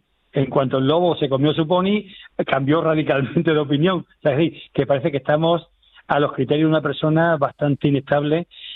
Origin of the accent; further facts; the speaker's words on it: Extremadura, Spain; Estáis más al sur, pero no por eso más caliente que los extremeños, yo soy extremeño.